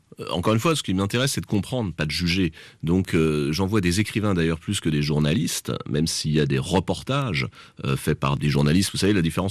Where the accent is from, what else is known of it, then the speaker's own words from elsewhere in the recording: France; On est français et on comprend ce monde depuis notre point de vue de français